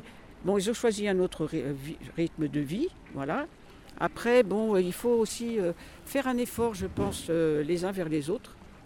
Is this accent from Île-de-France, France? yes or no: yes; Paris, Île-de-France, France; Moi je suis arrivée il y a vraiment 35 ans, je venais de Paris